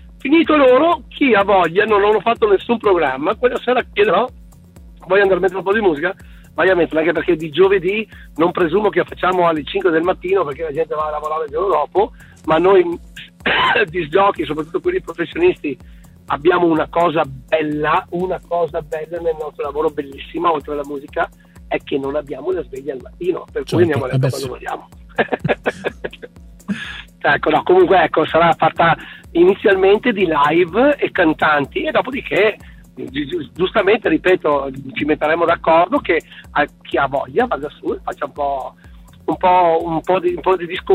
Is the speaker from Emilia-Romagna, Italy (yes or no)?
no; Schio, Veneto, Italy; io sono di Schio